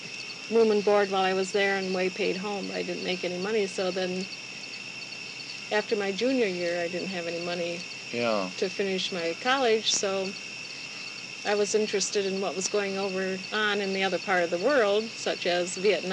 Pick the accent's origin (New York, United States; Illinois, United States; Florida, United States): Illinois, United States; Aurora; born there; Well, I was born in Aurora, Illinois, while my father was going to Evangelical Theological Seminary.